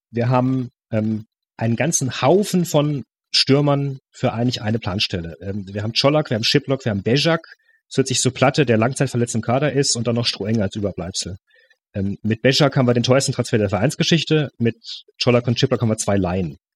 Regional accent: Freiburg, Baden-Württemberg, Germany; ich kenne Höhn natürlich als Freiburger

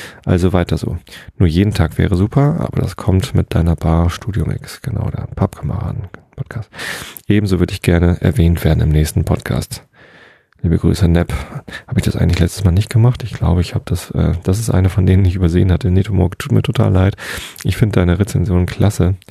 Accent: Hamburg, Germany; wobei als Hamburger

